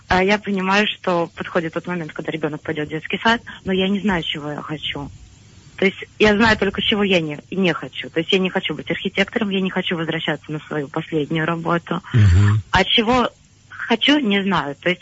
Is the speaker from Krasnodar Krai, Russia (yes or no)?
no; Saint Petersburg, Russia; Мне 28 лет, я из Санкт-Петербурга.